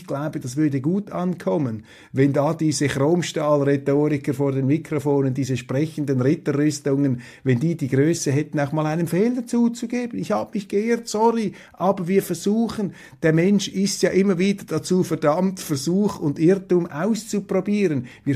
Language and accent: German; Switzerland; das, was für mich als Schweizer in der deutschen Politik oft fehlt